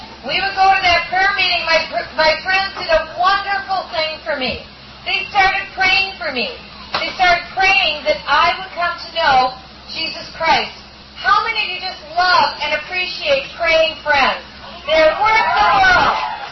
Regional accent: Waterloo, Iowa, United States; born there; I was born here in Iowa. I was born in Waterloo and Cedar Falls

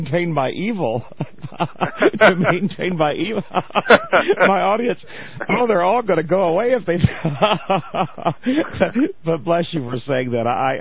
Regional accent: the South, United States; Growing up in the South, there are of course Catholics here

